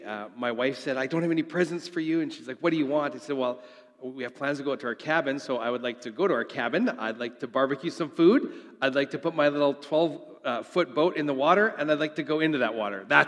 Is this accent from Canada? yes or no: yes; Saskatchewan, Canada; I grew up in Saskatchewan.